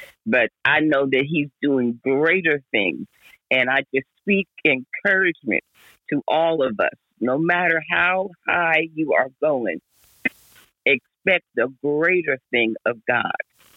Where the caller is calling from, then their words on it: Los Angeles, California, United States; I am tapping in from Los Angeles, California